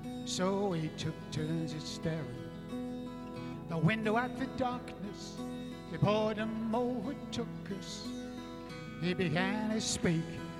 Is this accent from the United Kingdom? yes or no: yes; England, United Kingdom; Spanish is a second language; now in Spain; Soy inglés, però no és culpa meva.